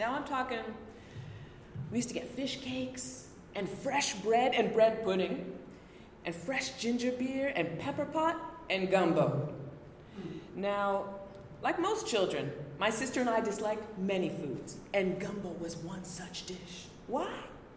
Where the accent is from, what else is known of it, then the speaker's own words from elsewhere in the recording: Montreal, Quebec, Canada; also born or lived in Vancouver / Istanbul; So I grew up in Montreal. I lived away from Montreal for many years. I grew up here, and when I was in my mid-20s or so, I moved to Vancouver. And then a little while after that, I moved to Istanbul. And then I moved back to Vancouver, and then I moved back here.